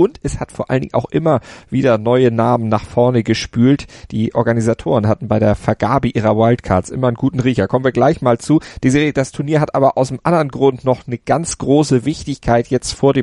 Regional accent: Northern Germany, Germany; Ich bin ja Norddeutscher, bei uns heißt das Träger.

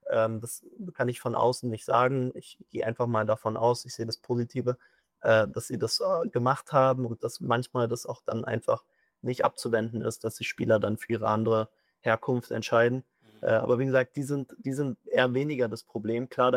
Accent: Berlin, Germany; Ich bin in Berlin-Spandau aufgewachsen.

